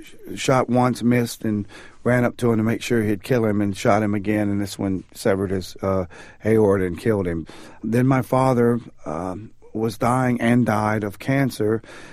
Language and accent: English; Texas, United States; also born or lived in Germany; we moved from Germany to the United States. It was a culture shock. It was very difficult for my brother and I, after having been raised on army bases across the globe, to come to a small East Texas town.